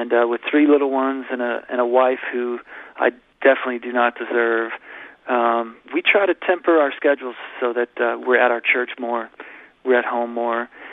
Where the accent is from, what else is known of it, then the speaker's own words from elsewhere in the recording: Houston, Texas, United States; They're actually a Houston band. I'm from Houston.